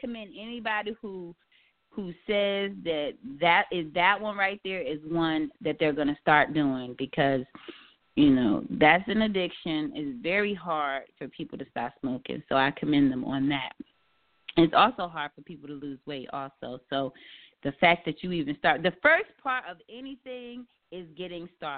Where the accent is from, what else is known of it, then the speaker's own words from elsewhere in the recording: New Jersey, United States; I'm from Jersey. Shout out to Jersey.